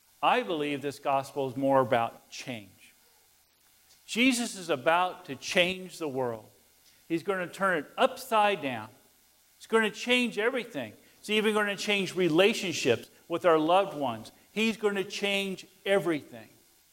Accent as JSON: {"language": "English", "region": "Kansas", "country": "United States", "tie": "born or raised there", "said": "Growing up in Western Kansas and around the farmer community my whole life, you learn to read different signs of the weather."}